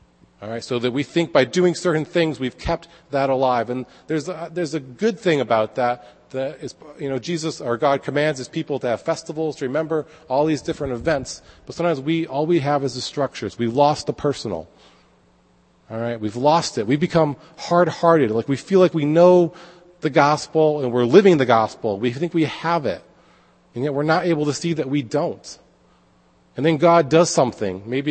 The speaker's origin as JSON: {"language": "English", "region": "New York", "country": "United States", "said": "You know, we always think we're ahead of everybody, too, right, because we're from New York."}